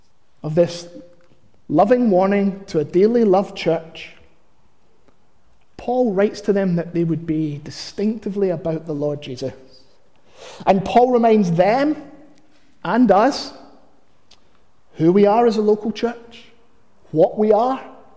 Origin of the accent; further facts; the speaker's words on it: Glasgow, Scotland, United Kingdom; I'm of God. Not that I'm Glaswegian, Scottish, or a pastor.